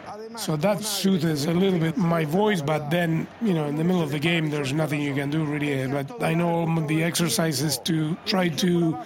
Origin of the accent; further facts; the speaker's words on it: Buenos Aires, Argentina; I grew up in Buenos Aires, Argentina.